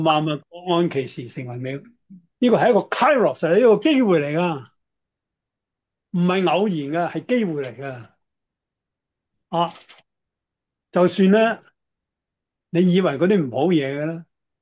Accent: China; 我哋中国人翻译圣经咧，就真系。

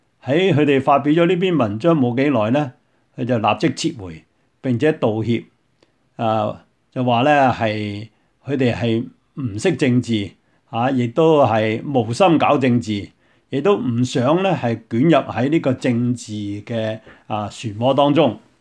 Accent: Guangdong, China; 陈少峰呢跟我们广东人呢应该呢是有密切关系

